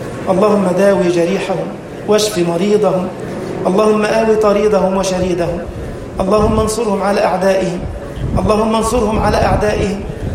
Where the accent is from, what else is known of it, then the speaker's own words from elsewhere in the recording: Egypt; اجعل بلدنا مصر أمنا أمانا، سخاء رخاء.